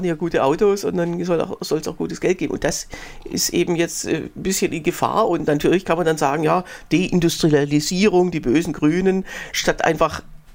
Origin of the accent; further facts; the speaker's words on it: Waldbach, Baden-Württemberg, Germany; mein Heimatdorf hat sich auch nicht mit Ruhm bekleckert. Waldbach hat die auf Platz 1 gewählt mit 32%.